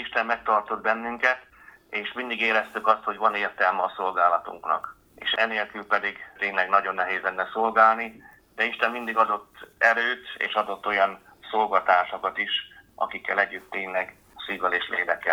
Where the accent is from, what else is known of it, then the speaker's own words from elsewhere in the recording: Körösszegapáti, Hajdú-Bihar, Hungary; visszakerülve a Tiszántúra, én tiszántúli ember vagyok, Körösszegapátiban nőttem föl.